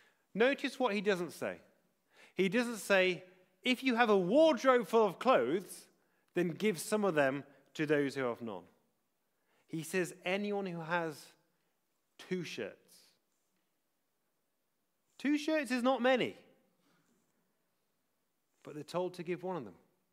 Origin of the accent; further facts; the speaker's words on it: United Kingdom; We get fidgety here because we're British.